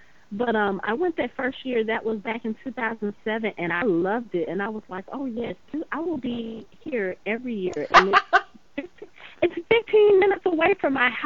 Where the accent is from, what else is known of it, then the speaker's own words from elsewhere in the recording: Atlanta, Georgia, United States; You know, growing up in Atlanta, I've always heard about Dragon